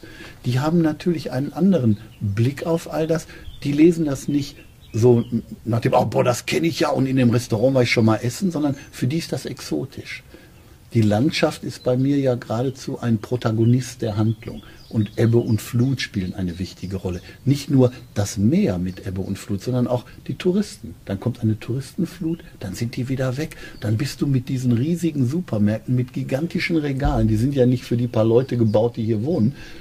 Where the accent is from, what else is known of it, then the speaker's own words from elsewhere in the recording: Gelsenkirchen, North Rhine-Westphalia, Germany; Ja, ich komme aus Gelsenkirchen, so wie die Kommissarin auch. Die kann kein Platt, wie ich auch.